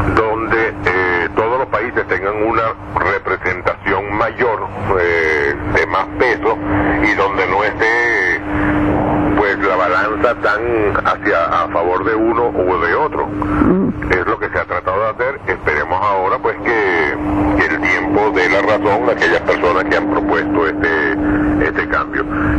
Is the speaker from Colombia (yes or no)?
no; Spain; y eso lo digo yo como español